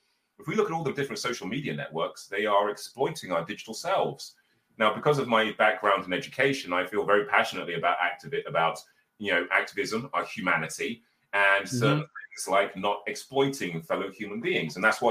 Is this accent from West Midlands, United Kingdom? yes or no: yes; Birmingham, West Midlands, United Kingdom; Okay, so I'm actually from a council estate in Birmingham.